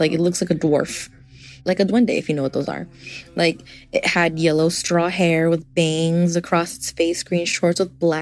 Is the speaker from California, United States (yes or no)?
yes; California, United States; I'm from California, and I stay in the Bay Area.